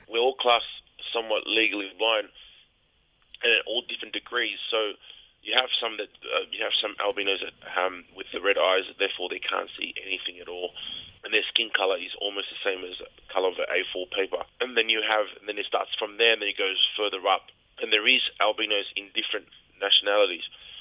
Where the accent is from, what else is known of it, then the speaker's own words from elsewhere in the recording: Fiji; we're not really related, we're from the Fiji together, so therefore we just call each other.